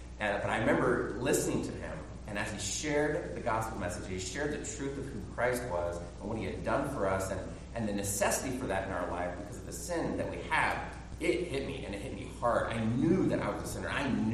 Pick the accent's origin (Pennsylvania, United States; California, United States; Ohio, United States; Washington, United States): Pennsylvania, United States; Bellefonte; also born or lived in Montana; when I grew up here in the Bellefonte Pleasant Gap area. But before that, my family had lived in Montana